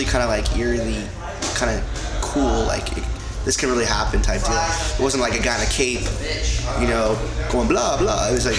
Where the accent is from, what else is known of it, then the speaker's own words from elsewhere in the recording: Santa Cruz, California, United States; I grew up in Santa Cruz, Northern California. I grew up there till I was 18